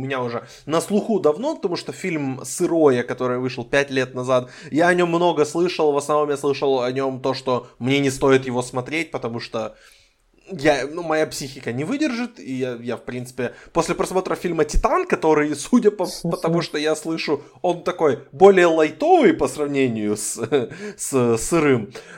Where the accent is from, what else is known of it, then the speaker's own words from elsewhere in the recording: Ukraine; я сам родом из Украины и живу в Киеве